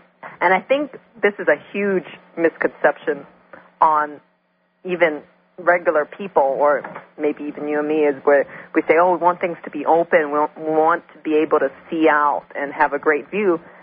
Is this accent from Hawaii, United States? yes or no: yes; Hawaii, United States; and I grew up in Hawaii, and you know, we're on the mainland